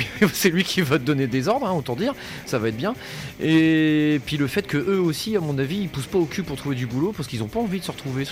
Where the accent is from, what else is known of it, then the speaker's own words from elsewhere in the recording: Hauts-de-France, France; moi je suis ch'ti, consanguin et fier de l'être.